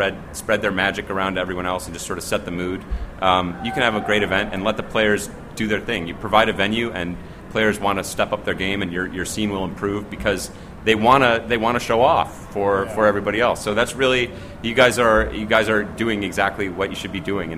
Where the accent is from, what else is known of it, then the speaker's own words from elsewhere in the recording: Chicago, Illinois, United States; now, I'm from Chicago. I was neutral, and now I live on the West Coast, so...